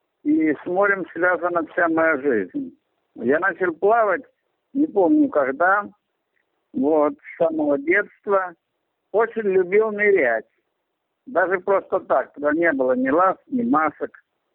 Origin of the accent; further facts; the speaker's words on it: Sevastopol, Ukraine; я коренной севастополец. Дед моего деда … участвовал в обороне Севастополя 854 года.